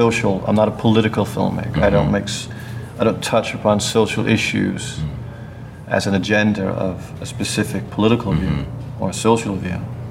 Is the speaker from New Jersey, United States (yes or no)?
no; New York, United States; English is a second language; also born or lived in Denmark; Yeah, I would say I have a Danish passport, but I'm a New Yorker by heart.